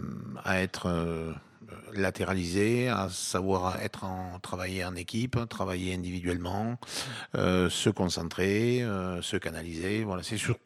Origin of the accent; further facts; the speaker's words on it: Toulouse, Occitanie, France; born there; Je suis toulousain de naissance hein, et j'ai pratiqué des sports de combat depuis l'âge de 14 ans.